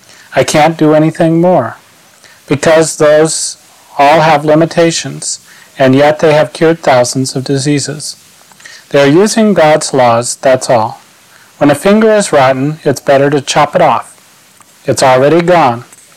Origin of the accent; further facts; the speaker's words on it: India; born there; all the civil surgeons where I was born in India could do nothing